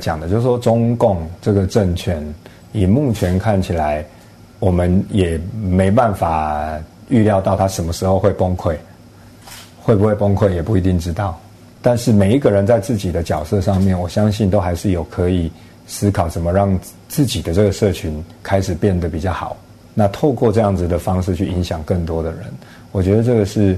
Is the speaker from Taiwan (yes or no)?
yes; Taiwan; 因为我们台湾人民不会想要浪费这种钱